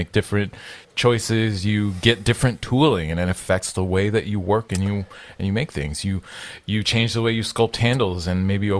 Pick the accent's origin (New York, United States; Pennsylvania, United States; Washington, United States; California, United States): Washington, United States; But I'm like, obviously, I'm from Washington State, so my goal is like, all right, let's pull some of the local guys that are in the area